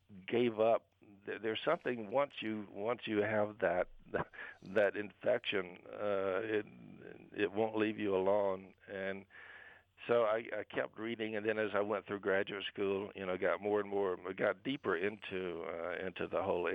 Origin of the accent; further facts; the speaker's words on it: Mississippi, United States; growing up in the Mississippi Delta, I had the blues.